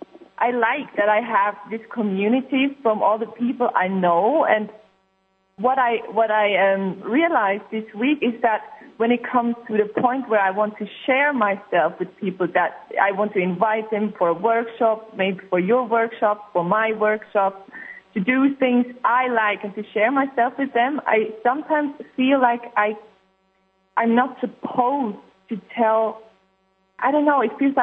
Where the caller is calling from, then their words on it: Basel, Basel-Stadt, Switzerland; I'm calling from Basel in Switzerland.